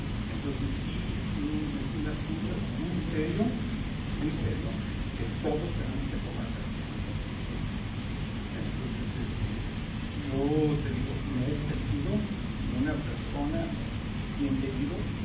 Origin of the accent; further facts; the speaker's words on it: Canada; now in Chapala, Mexico; He sido residente aquí en Chapala desde hace 45 años. Soy originario de Canadá.